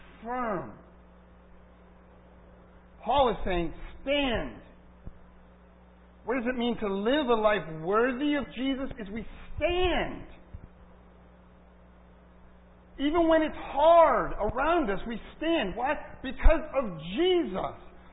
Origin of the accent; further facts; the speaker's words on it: United States; that's hard for us, I think, for many of us as American Christians.